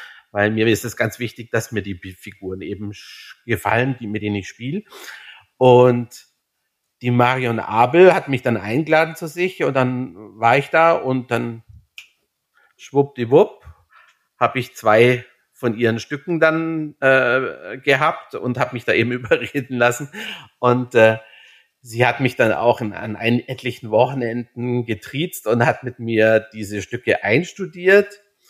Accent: Augsburg, Bavaria, Germany; als Augsburger geht man dann in die Augsburger Puppenkiste

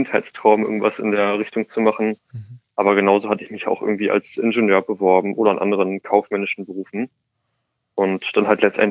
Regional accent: Hamburg, Germany; Ihr habt ja gerade schon gesagt, also ich komme aus Hamburg.

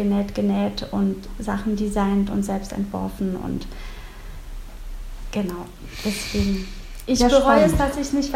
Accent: France; ich bin halt in Frankreich aufgewachsen und bin deswegen zweisprachig.

